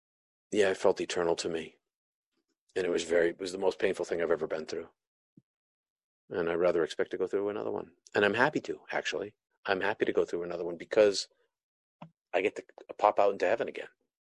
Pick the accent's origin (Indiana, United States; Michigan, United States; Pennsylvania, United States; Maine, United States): Maine, United States; And you know, I'm from Maine.